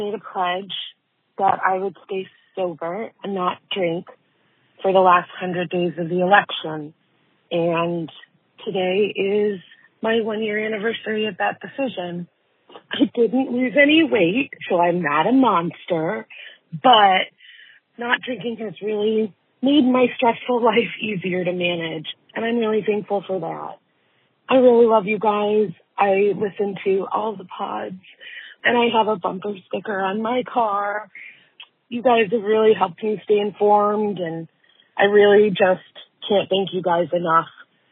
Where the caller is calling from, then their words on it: Connecticut, United States; I'm calling from Connecticut.